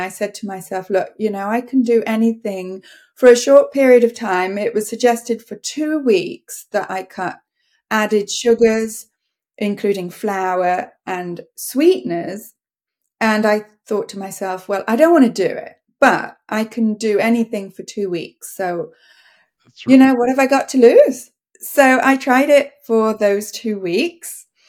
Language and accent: English; Coventry, West Midlands, United Kingdom; now in Canada; Well, I grew up in Coventry. I went to university at the University of York, and my dad lived in Devon, so I spent most of my summers in the Southwest.